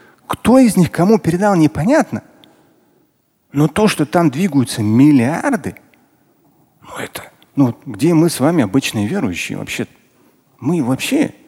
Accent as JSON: {"language": "Russian", "country": "Russia", "said": "То есть я вот как россиянин думаю, елки-палки"}